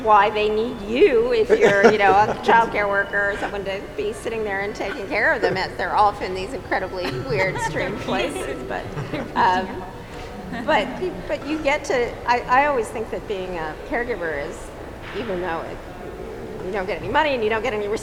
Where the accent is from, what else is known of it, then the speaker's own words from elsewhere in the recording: East Coast, United States; now in California, United States; I come from the East Coast, I'm not a native Californian